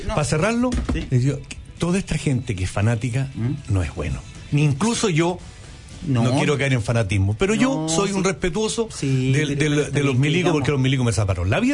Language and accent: Spanish; Longaví, Maule, Chile; yo soy de Longaví, séptima región, que en ese tiempo era un pueblito. Hoy día no, ya es una ciudad. Pero ese era un pueblito en ese tiempo donde habían 7 almacenes, ponte tú.